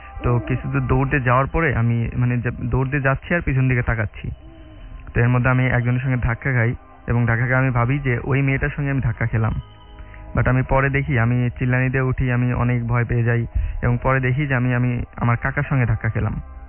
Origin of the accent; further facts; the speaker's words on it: Bogura, Rajshahi Division, Bangladesh; now in Dhaka, Bangladesh; আমি ঢাকার পল্টন থেকে এসেছি এবং আমার হোম ডিস্ট্রিক্ট বগুড়া।